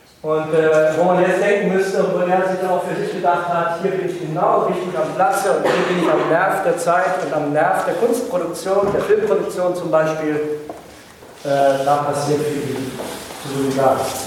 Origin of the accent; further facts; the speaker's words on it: Thuringia, Germany; Na, wir sind doch beide Thüringer